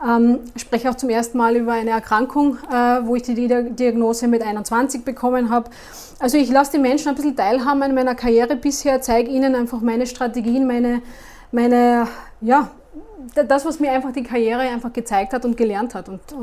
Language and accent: German; Klagenfurt, Carinthia, Austria; Ich komme ja aus Klagenfurt und ist vielleicht ein bisschen mehr Natur und See